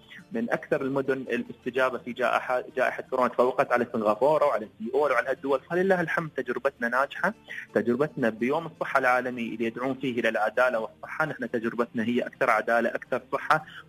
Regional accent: United Arab Emirates; عندنا في الامارات

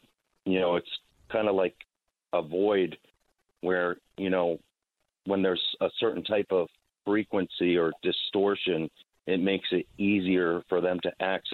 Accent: Norwalk, Connecticut, United States; I was born in Norwalk, Connecticut, so I'm an old school Norwalk type of guy.

